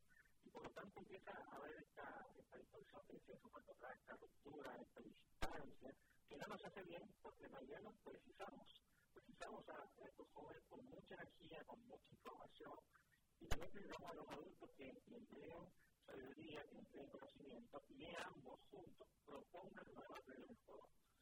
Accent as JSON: {"language": "Spanish", "country": "Uruguay", "said": "yo soy uruguayo"}